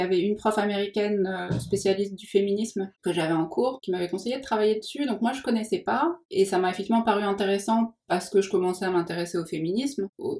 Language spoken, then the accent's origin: French; Metz, Grand Est, France; parce que je viens de Metz.